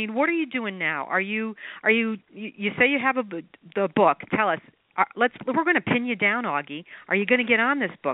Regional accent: New York, United States; moved away; even though I live down here, I'm a New Yorker, and I'm not really a fan of country music.

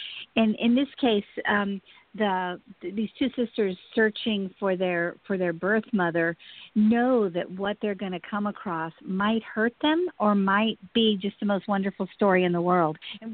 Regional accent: the South, United States; I grew up in the South. You can't hear it in my voice, I'm sure. But I come from this long line of outrageous storytellers.

